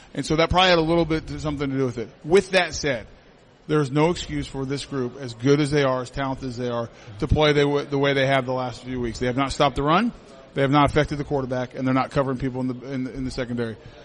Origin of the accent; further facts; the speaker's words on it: Colorado, United States; I've known for most of my life growing up in Colorado.